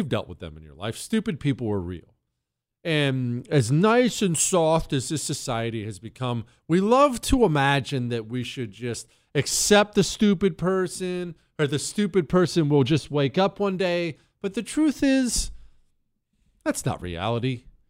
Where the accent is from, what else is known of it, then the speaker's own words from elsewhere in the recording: Ohio, United States; I'm from Ohio, not that dirty state.